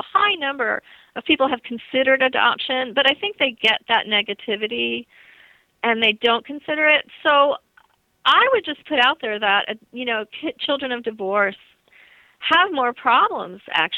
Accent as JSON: {"language": "English", "region": "New Jersey", "country": "United States", "tie": "born or raised there", "said": "Yeah, me too. I grew up in northern New Jersey, and I had that exper"}